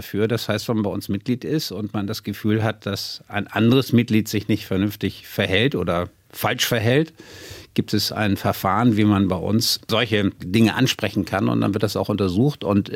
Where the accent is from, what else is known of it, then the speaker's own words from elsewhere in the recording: Jesteburg, Lower Saxony, Germany; Ja, um der Wahrheit der Ehre zu geben, ich bin in Jesteburg aufgewachsen.